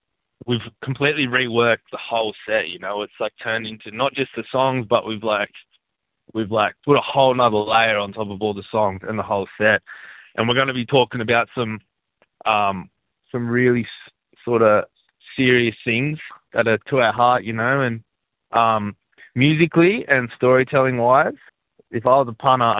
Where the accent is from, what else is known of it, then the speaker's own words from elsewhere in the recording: Coffs Harbour, New South Wales, Australia; My mob's Wubangi up in North Coast of New South Wales. I'm from Coffs Harbour originally, but I live in Yemen now, Yagil country. Yeah, I've grown up in the North Coast my whole life